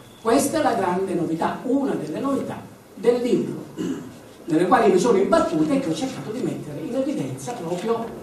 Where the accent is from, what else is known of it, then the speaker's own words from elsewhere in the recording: Calabria, Italy; Io sono calabrese come voi.